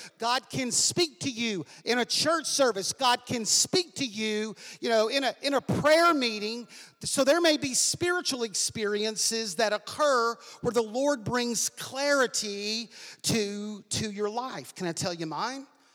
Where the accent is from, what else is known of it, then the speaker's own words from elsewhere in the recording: Alabama, United States; I'm from Alabama, you know, I had no idea of the diversity of the world. I lived in the Bible Belt where churches on every corner